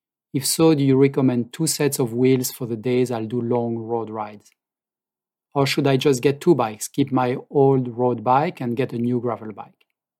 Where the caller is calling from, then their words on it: Lafayette, California, United States; from Lafayette in California.